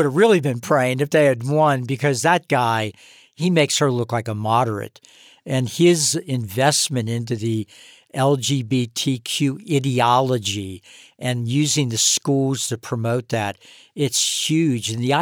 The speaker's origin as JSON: {"language": "English", "region": "Kentucky", "country": "United States", "tie": "born or raised there", "said": "J.D. Vance, Senator Vance, was born in my home state of Kentucky"}